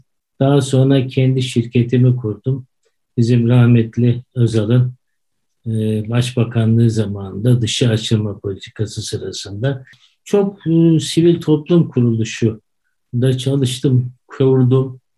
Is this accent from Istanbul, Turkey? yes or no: no; Bayramiç, Çanakkale, Turkey; born there; Ben 1945 doğumluyum. Bir tesadüf, Çanakkale'nin Bayramiç kasabasında doğdum.